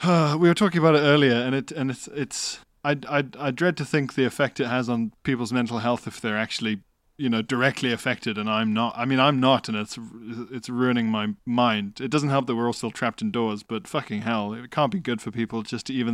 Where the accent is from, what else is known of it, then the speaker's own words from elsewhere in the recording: South Africa; Is that as a South African, under apartheid, it was horrific